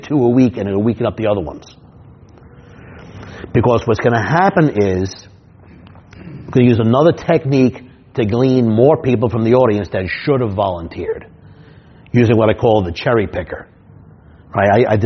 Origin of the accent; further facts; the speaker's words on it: New York City, New York, United States; Yeah, I'm a New Yorker. Yeah, we don't really get along too good.